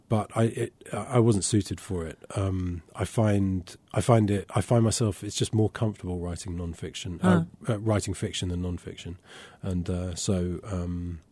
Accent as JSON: {"language": "English", "region": "London", "country": "United Kingdom", "tie": "born or raised there", "said": "In London."}